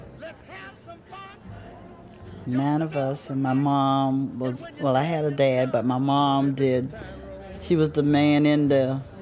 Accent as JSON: {"language": "English", "town": "Clio", "region": "Georgia", "country": "United States", "said": "I'm from Effingham County, Clio, Georgia. Country, you know, in the field, cotton, tobacco area."}